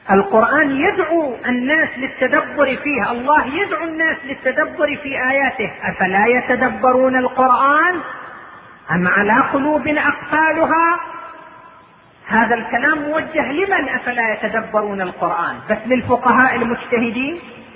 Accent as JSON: {"language": "Arabic", "country": "Iraq", "said": "الآن كان عندنا في العراق ولا تزال إلى الآن جماعة في العراق التفوا حول العلماء"}